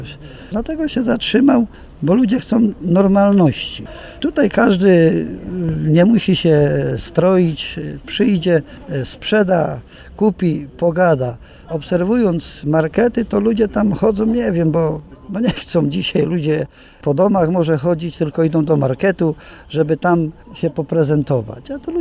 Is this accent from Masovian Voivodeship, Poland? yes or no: no; Pruszków, Greater Poland Voivodeship, Poland; Ja pochodzę z Pruszkowa, tu spod Kalisza.